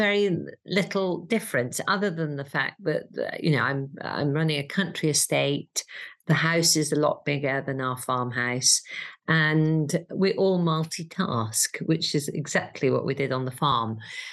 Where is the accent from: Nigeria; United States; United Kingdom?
United Kingdom; Wales; I'm so passionate about being Welsh, is that all my friends would say, well, yeah, you are Welsh. Well, how far do you live into Wales? And literally 200 metres over the border.